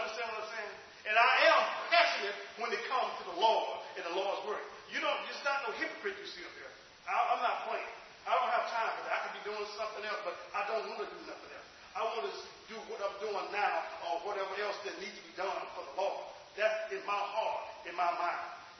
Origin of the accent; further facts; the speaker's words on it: Louisiana, United States; I come from the South. So from Louisiana, we have crawfish.